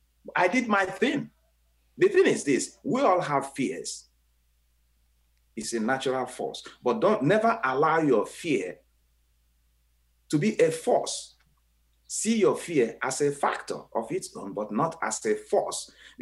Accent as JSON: {"language": "English", "country": "Nigeria", "said": "I was in Nigeria, West Africa, my home country, the month of April into May."}